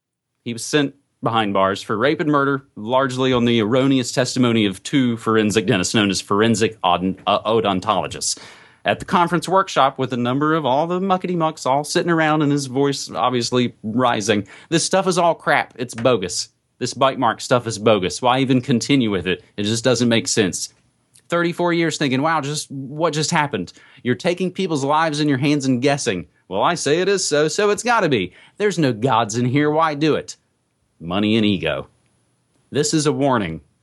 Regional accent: East Coast, United States; Now, you know, I'm from East Coast. I used to read the Washington Post.

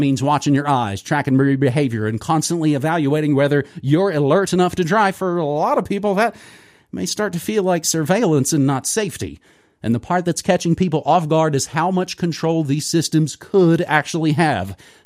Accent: East Coast, United States; I'm originally from the East Coast.

